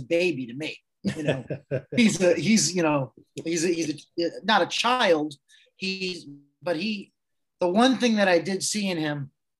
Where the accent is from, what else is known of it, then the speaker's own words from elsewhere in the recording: United States; And I would say as an American actor, maybe they work a little too externally.